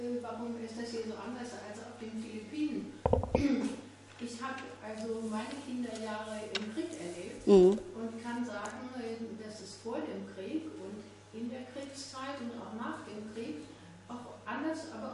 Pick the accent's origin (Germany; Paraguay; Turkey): Germany; Paderborn, North Rhine-Westphalia; Meine Heimatstadt Paderborn